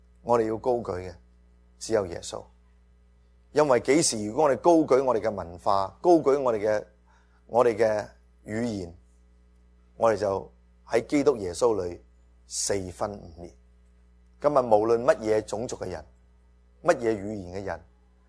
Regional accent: China; 我哋信咗耶稣之后，我哋仍然系中国人。

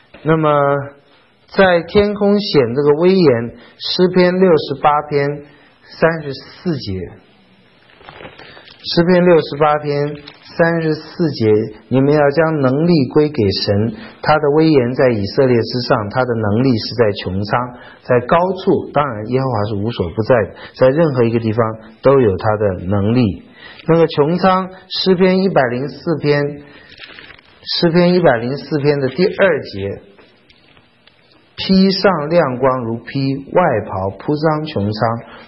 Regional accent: China; 好像我们中国人说太仓之米层层相应啊

